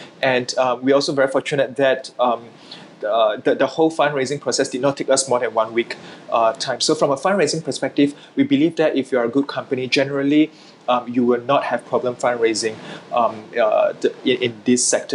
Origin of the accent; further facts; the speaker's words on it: Malaysia; my home country, Malaysia